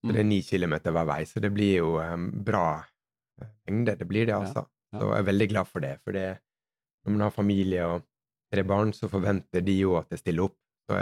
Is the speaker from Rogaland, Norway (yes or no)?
no; Møre og Romsdal, Norway